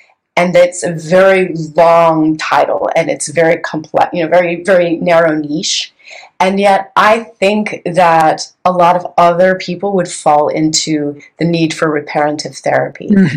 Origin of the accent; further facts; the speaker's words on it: California, United States; also born or lived in New York; I am from California. Sorry.